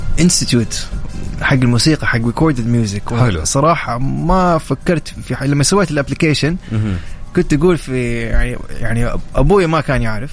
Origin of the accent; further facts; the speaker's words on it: Jeddah, Makkah Province, Saudi Arabia; born there; يعني ولدت في جده صح يعني كنت اروح كثير لابحر